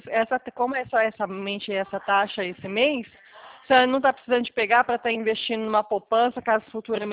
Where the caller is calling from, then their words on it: Presidente Prudente, São Paulo, Brazil; eu sou aqui de Presidente Prudente